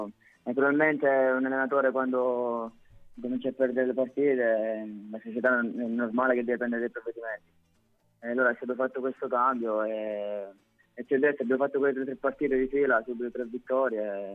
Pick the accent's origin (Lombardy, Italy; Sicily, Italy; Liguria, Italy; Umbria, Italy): Sicily, Italy; Palermo; Sono di Palermo, quindi tifo Palermo